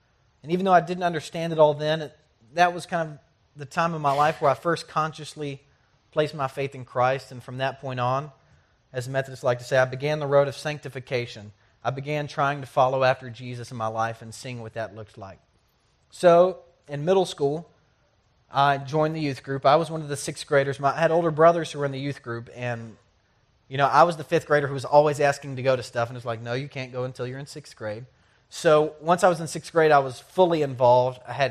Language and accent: English; Conyers, Georgia, United States; born there; I was born in Conyers, Georgia, about 30 miles from here. I'm 25 years old